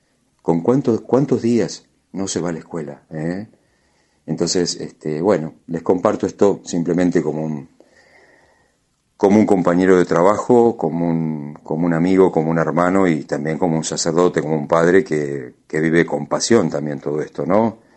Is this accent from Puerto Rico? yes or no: no; Argentina; y como argentino que los chicos estén en la escuela